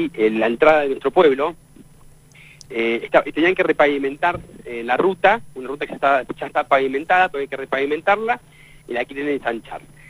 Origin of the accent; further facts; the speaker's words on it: Río Turbio, Santa Cruz, Argentina; yo soy nacido y criado en Río Turbio, santacruceño soy. Tengo 41 años.